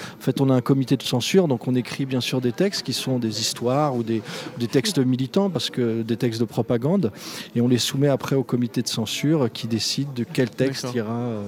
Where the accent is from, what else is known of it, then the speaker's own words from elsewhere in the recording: Paris, Île-de-France, France; en partant de ce qu'on est, des Parisiens, et puis après, on a envie de voyager